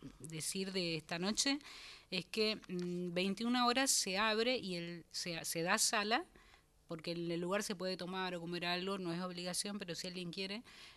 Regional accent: San Juan, Argentina; accent: San Juan; moved away; la gente siempre sigue reconociendo una tonada de San Juan en mi modo de hablar. Mi hija es sanjuanina y para todo el entorno que me conoce soy la sanjuanina

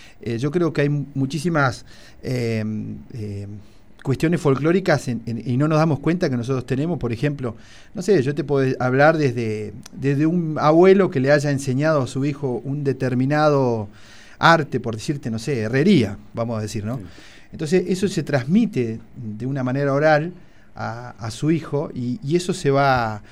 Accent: Argentina

